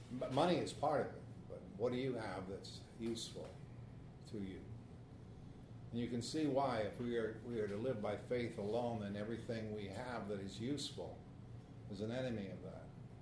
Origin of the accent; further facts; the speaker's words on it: Arizona, United States; There's a town near where I grew up in Arizona called Salome, but it's spelled as Salome.